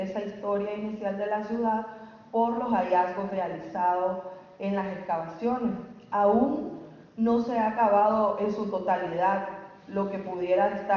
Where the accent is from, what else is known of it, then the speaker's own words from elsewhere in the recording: León, Guanajuato, Mexico; León, de donde vengo, y pues eso hace de que la ciudad esté llena